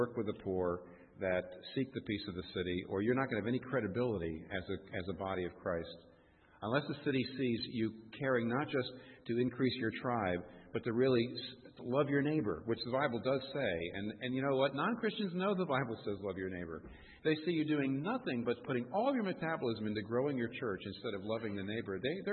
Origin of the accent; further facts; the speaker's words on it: United States; I'm American, so I'm into free enterprise, free market.